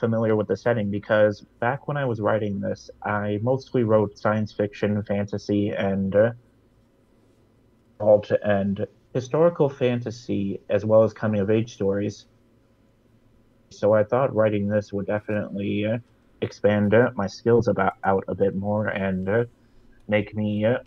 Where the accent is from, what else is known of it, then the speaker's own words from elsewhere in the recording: Green Bay, Wisconsin, United States; I'm born and raised in the Midwest of the U.S. I grew up in the in my hometown of Green Bay, Wisconsin, home of the Green Bay Packers